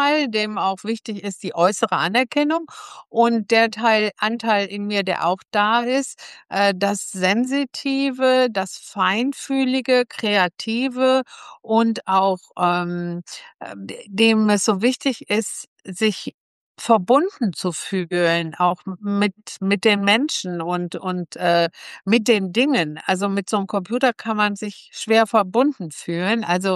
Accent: Mönchengladbach, North Rhine-Westphalia, Germany; born there; now in Düsseldorf, Germany; aktuell lebe ich jetzt schon über 20 Jahre in Düsseldorf. Bin geboren in Mönchengladbach, also nicht weit weg von zu Hause gekommen sozusagen, aber Düsseldorf ist meine Wahlheimat.

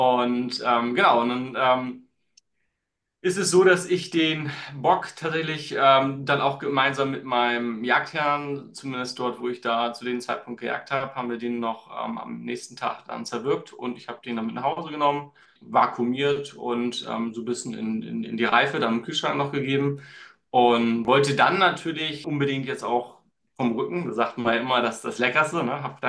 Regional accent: Hamburg, Germany; ich komme aus Hamburg

